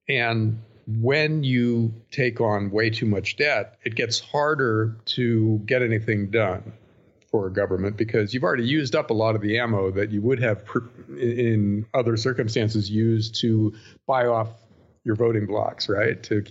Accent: United States; And as an American, I have to qualify

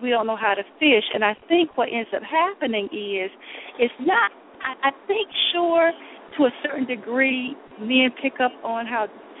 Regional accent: the South, United States; oh, God, they would know that I'm a Southerner. I smile too much, you know.

